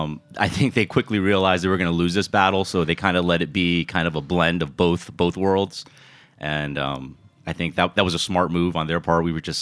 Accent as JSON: {"language": "English", "town": "Houston", "region": "Texas", "country": "United States", "tie": "born or raised there", "also_born_or_lived": "Austin", "said": "I was born in Austin, but my formative years were spent in Houston. So growing up in Houston, spending a lot of time in the in Little Saigon, that strip, which when I was growing up was downtown Houston"}